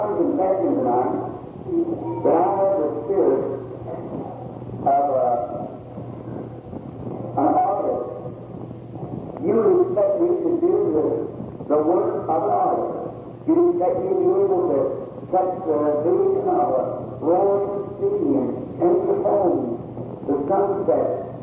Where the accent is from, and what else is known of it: Kentucky, United States; born there